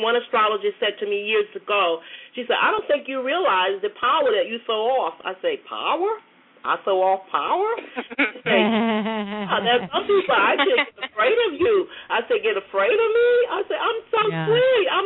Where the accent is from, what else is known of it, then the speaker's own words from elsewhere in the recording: Cuthbert, Georgia, United States; born there; A little city called Cuthbert, Georgia.